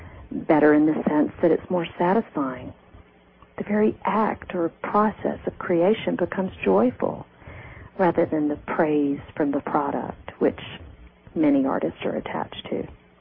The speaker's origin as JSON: {"language": "English", "town": "Memphis", "region": "Tennessee", "country": "United States", "tie": "born there", "said": "So here's mine. I was born in Memphis, Tennessee on August the 12th, 1960."}